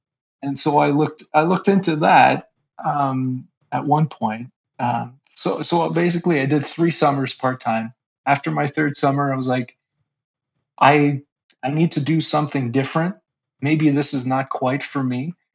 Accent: Canada; first language French; English is a second language; Like I'm French Canadian, so like French is my first language.

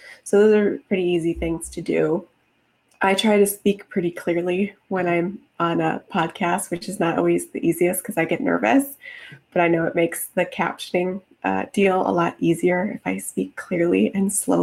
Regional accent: Chicago, Illinois, United States; so I'm actually from Chicago. I live and work in Florida now, but I'm from Chicago.

